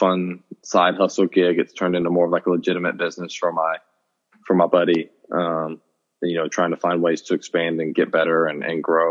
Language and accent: English; Atlanta, Georgia, United States; how I grew up in Atlanta, Georgia, what was dear to my heart.